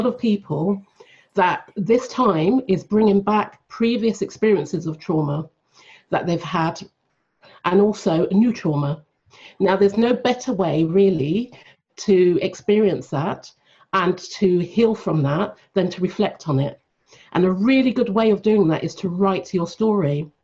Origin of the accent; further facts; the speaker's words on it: London, United Kingdom; Yes, I'm here from London.